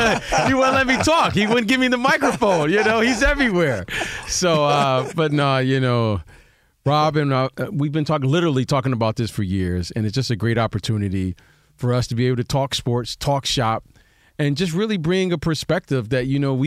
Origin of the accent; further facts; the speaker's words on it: Detroit, Michigan, United States; Back in my hometown, our hometown, Detroit, and what that community means to, you know, people who grew up there.